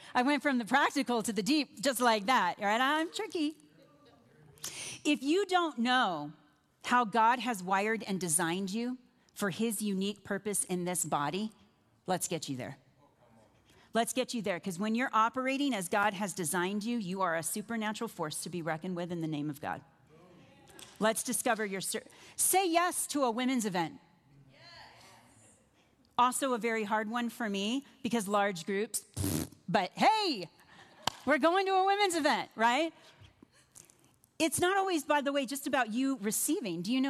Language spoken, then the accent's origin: English; Iowa, United States; Listen, I'm from Iowa, and I'm just going to tell you right now that Colorado potlucks are lacking. I'm from Amish country.